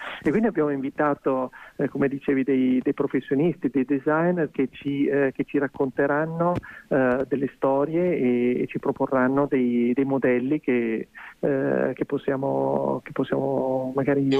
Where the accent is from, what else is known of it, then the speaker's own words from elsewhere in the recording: Milan, Lombardy, Italy; Sì, guarda, da milanese ti dico